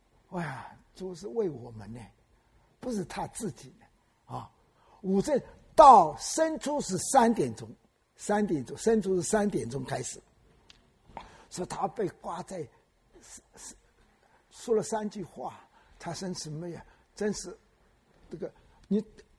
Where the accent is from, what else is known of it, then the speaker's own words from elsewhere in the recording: China; 你们知道我们中国人从前